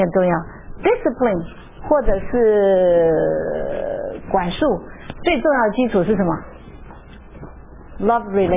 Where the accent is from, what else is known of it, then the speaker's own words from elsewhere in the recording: China; 除了我们这些中国人嘛，我们中国人很喜欢听人家教导